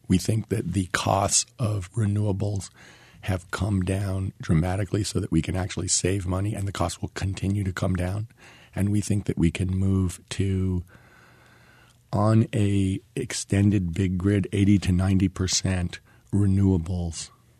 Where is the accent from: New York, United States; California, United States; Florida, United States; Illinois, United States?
California, United States; San Francisco; Yeah, I'm from San Francisco, California.